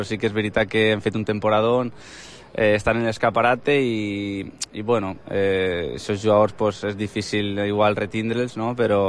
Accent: Alicante, Valencian Community, Spain; nosaltres som d'Alacant

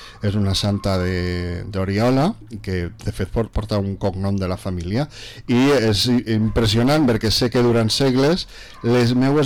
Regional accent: Vila-real, Valencian Community, Spain; born there; jo sempre dic que jo vaig néixer a Vila Real, però me van dur a Castelló.

